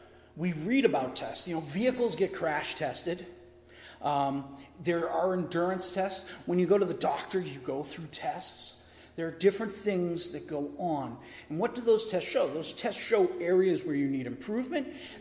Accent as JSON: {"language": "English", "region": "Scotland", "country": "United Kingdom", "said": "I'm a Scotsman. We have the claymore."}